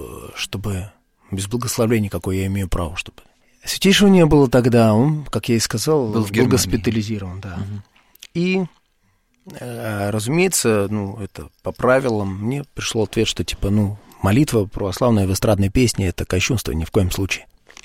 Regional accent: Moscow, Russia; born there; я грузин, который родился в Москве

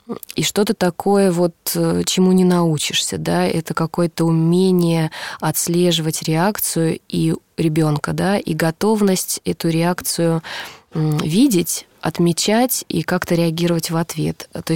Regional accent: Volga region, Russia; Я вообще с Поволжья и заканчивала в Саратове академию.

